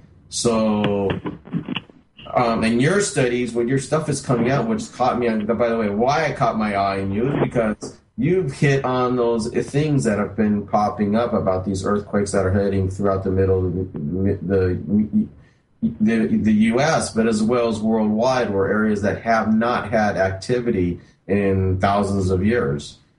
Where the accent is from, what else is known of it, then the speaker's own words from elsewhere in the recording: California, United States; I'm born and raised in California, so I sort of lived through a lot of earthquakes.